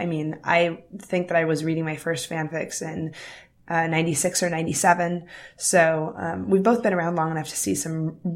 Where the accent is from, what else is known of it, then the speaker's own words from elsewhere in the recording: Sacramento, California, United States; I grew up in Sacramento. There's nothing in Sacramento except politicians, tomatoes, and conservative people who get drunk river rafting on weekends.